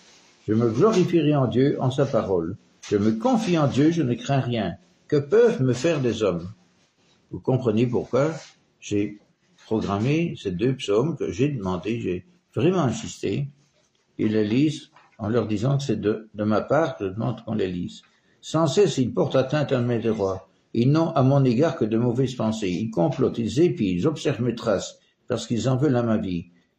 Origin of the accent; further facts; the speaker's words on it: Belgium; Je me rappelle de ce qui s'est passé chez nous en Belgique quand j'étais petit.